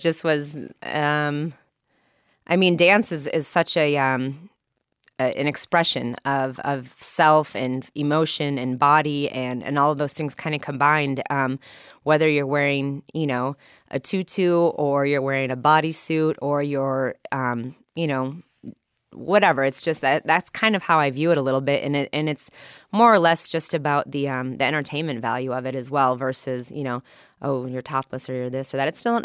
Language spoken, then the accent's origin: English; Minnesota, United States; also born or lived in Michigan; Prior to that, I'm from the Midwest, born in Michigan, grew up in Minnesota, and then turned down two full-ride scholarships to OCU and Point Park, Pittsburgh, to dance for a national touring company in Chicago.